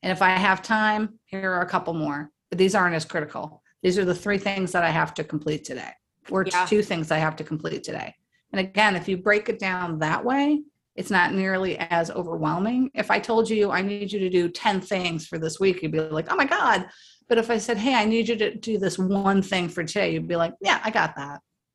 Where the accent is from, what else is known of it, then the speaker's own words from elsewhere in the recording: Chicago, Illinois, United States; You know, I'm originally from Chicago and we are workhorses in the Midwest.